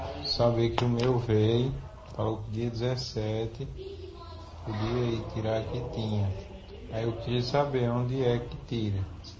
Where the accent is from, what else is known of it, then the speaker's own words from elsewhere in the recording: Flores, Brazil; Eu sou daqui de Flores.